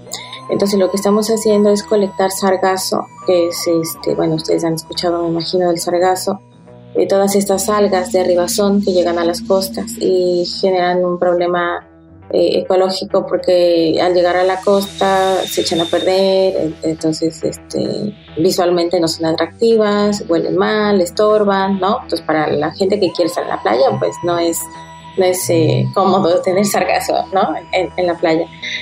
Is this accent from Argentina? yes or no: no; Puebla, Mexico; yo soy de Puebla, viví en Puebla